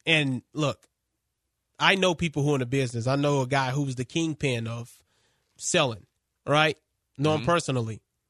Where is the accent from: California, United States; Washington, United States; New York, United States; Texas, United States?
Texas, United States; Dallas; Yeah. I grew up in Oak Cliff.